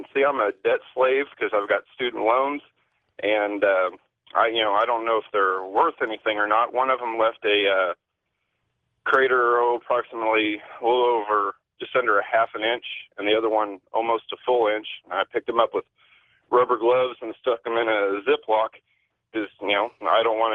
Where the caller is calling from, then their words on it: Missouri, United States; I'm calling from Missouri.